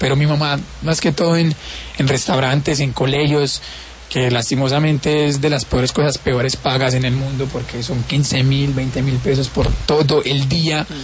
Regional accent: La Tebaida, Quindío, Colombia; Yo soy de un pueblo cerca de Armenia que es La Tebaida. Uh-huh. Sigo toda la vida allá, mi mamá también. Mi mamá vivió 10 años en Armenia, pero yo soy de La Tebaida

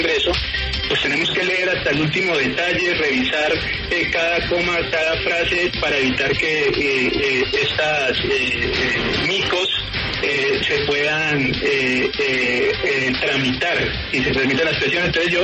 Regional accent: Colombia; les pido disculpas a toda la Administración de Justicia como congresista colombiano

